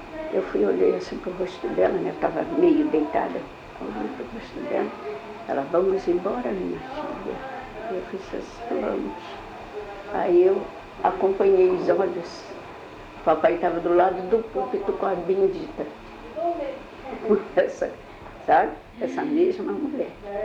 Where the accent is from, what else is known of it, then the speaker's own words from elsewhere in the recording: Mamaguá, Rio de Janeiro, Brazil; born there; Então, nessa ocasião, ela morava no Mamaguá. Eu nasci em Mamaguá.